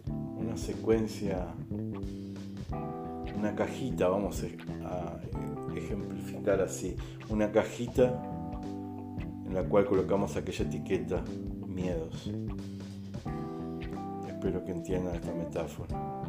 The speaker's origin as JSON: {"language": "Spanish", "town": "Paso de los Toros", "region": "Tacuarembó", "country": "Uruguay", "tie": "born there", "said": "allá en Uruguay, que es donde yo nací, la ciudad de Paso de los Toros, una tarde de invierno"}